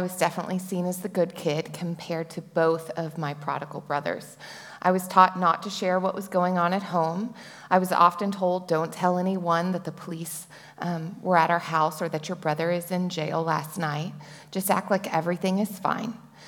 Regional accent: Dallas, Texas, United States; Buckle up. I grew up in the Dallas area. I am the youngest of three with two older brothers.

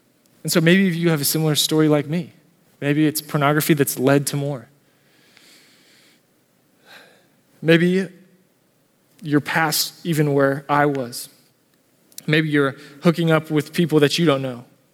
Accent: Dallas, Texas, United States; I'm a preacher's kid. I grew up here and in Dallas.

